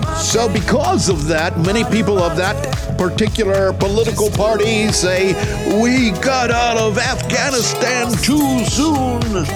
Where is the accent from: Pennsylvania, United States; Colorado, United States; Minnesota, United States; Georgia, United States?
Georgia, United States; Atlanta; And my hometown, Atlanta, Georgia, is back on top.